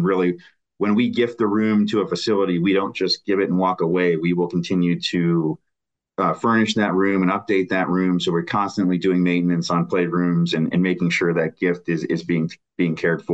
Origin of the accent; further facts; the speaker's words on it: York, Pennsylvania, United States; now in Pittsburgh, United States; I actually, I grew up in York, Pennsylvania. I moved to Pittsburgh to go to Duquesne.